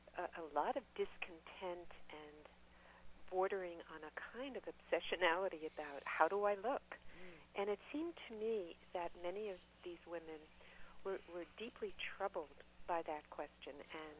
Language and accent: English; New York, United States; moved away as an adult; now in Boston, United States; I was trained as a feminist therapist when I came from New York originally up here to Boston.